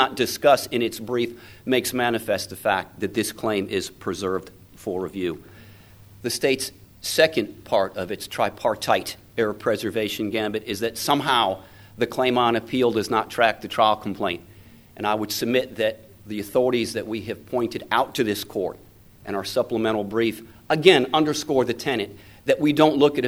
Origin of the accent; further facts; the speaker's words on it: Houston, Texas, United States; from Houston